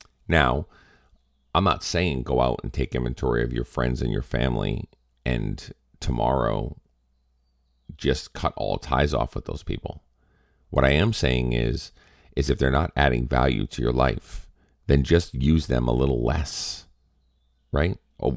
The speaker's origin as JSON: {"language": "English", "region": "Massachusetts", "country": "United States", "said": "I'm from Massachusetts. So we've got a little bit of an edge to us in Massachusetts."}